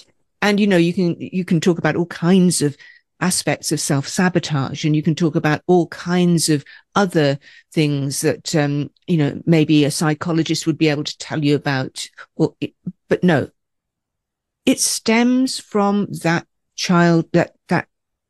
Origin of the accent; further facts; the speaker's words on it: Scotland, United Kingdom; And as a Scot, I'm always aware of, the trauma that's in our DNA